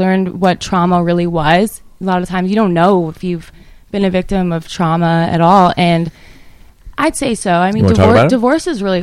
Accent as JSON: {"language": "English", "town": "Reno", "region": "Nevada", "country": "United States", "lives_now": "Nashville, United States", "said": "He's at home. I'm from Reno, Nevada. He's still at home."}